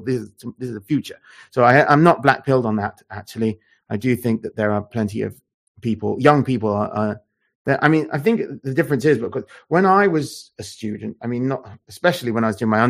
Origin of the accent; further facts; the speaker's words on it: United Kingdom; I always focus on Britain because we're British